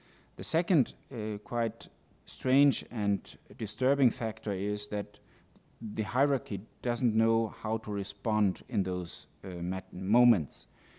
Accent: Mexico; I come from Mexico, where you have an expression of emotions and of closeness that is quite different from the US-American type of encountering people.

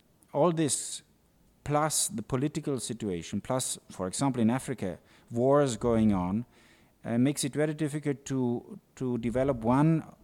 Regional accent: Mexico; I come from Mexico, where you have an expression of emotions and of closeness that is quite different from the US-American type of encountering people.

